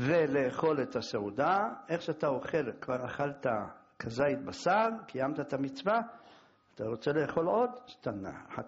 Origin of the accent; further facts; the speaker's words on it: Jerusalem, Jerusalem District, Israel; אני ירושלמי